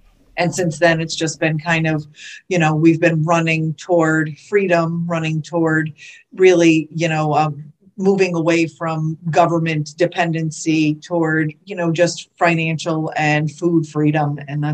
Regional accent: Connecticut, United States; moved away as an adult; also born or lived in Boston / Southern California; now in Florida, United States; So I actually am a brand new Floridian. I was born and raised in Connecticut, did a stint in the Boston area, and then did a stint for 5 or so years in Southern California.

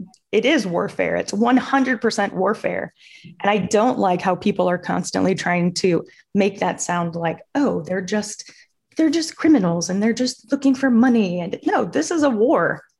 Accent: Chicago, Illinois, United States; And, you know, hey, 1920s, you know, and throughout the history of Chicago, I grew up in Chicago.

